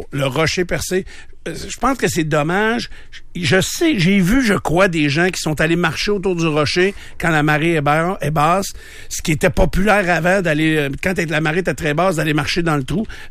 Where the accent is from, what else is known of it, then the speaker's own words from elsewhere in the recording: Canada; Ah ouais, tu viens d'où? From Canada.